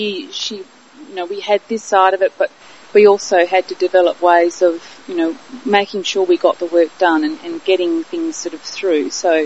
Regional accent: South Australia, Australia; growing up in the Barossa Valley in South Australia, where it was settled by German Lutheran migrants

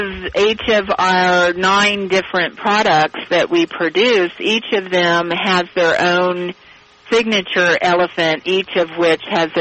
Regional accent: Lafayette, Indiana, United States; Well, I grew up in Lafayette, which is just about...

